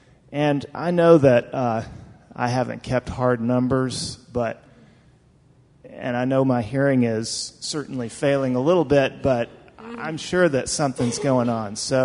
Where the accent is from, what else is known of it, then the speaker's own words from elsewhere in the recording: Tennessee, United States; And I grew up in Middle Tennessee, where there's a fairly spectacular warbler migration in the spring that happens every year.